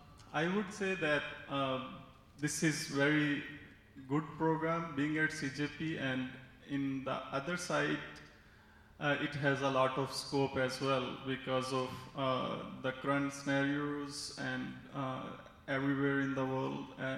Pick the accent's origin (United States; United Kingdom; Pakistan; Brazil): Pakistan; from Pakistan.